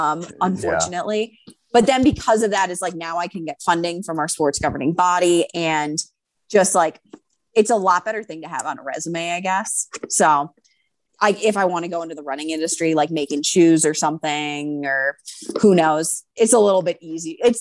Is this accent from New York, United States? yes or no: no; Wisconsin, United States; So yes, I would say that I owe a lot to just my diet growing up in Wisconsin.